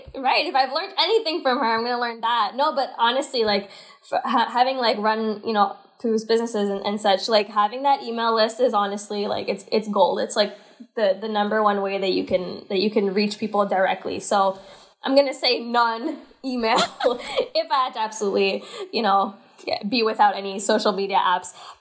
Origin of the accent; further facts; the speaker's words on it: Canada; I think also as like a Canadian